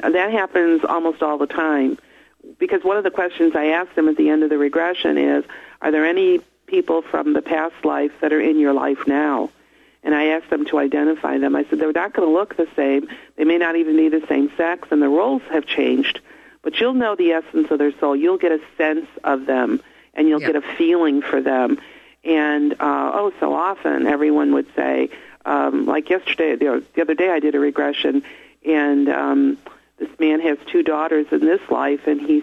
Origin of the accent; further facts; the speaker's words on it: Chicago, Illinois, United States; moved away as an adult; now in Virginia, United States; That's how I got to Virginia. I was born and raised in Chicago, and had no reason to come to Virginia